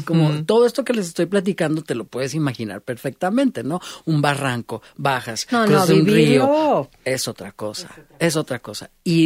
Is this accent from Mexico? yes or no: yes; Mexico; Cuando en España, pues yo soy mexicano.